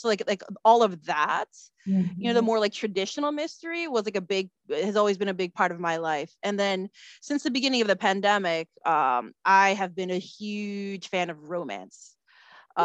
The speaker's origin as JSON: {"language": "English", "town": "Chicago", "region": "Illinois", "country": "United States", "tie": "born or raised there", "said": "You know, I'm Filipino American. I was born and raised in Chicago. My parents are originally from the Philippines. I grew up in a multi-generational household, like my protagonist."}